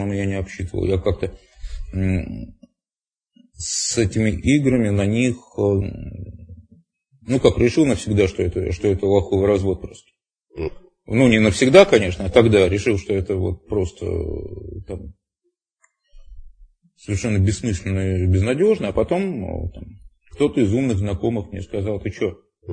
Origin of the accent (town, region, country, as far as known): Moscow, Russia; born or raised there